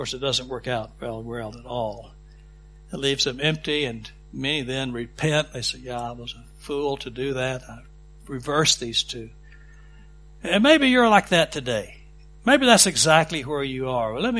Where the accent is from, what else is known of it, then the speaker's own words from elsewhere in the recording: Texas, United States; Well, I'm a Texan, and some of you know, all you know about Texas is cowboys and the Alamo.